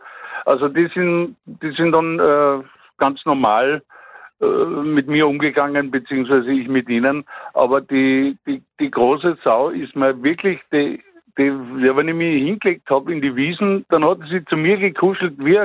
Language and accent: German; Carinthia, Austria; Und ich bin in Kärnten auf einem Bauernhof aufgewachsen